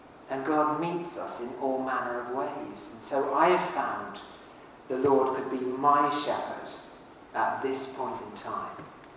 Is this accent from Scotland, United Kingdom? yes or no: no; Swindon, South West England, United Kingdom; So when I was growing up in Swindon, I remember hearing a story